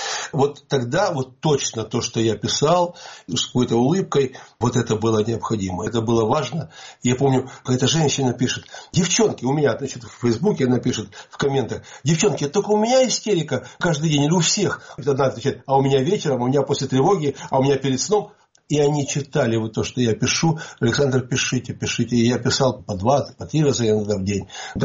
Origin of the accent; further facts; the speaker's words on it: Ukraine; Сегодня надо все-таки сказать, что я из Украины.